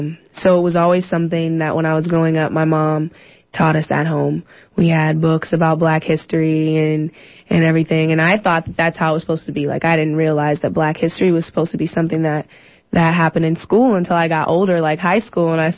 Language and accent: English; Estacada, Oregon, United States; I grew up in Estacada. So by the time we got to Estacada, my family was pretty much the only family of color in Estacada.